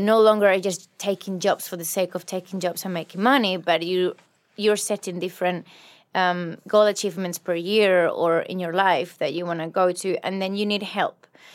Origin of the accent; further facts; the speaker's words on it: Spain; Apart from accepting that I am from Spain and that's fine.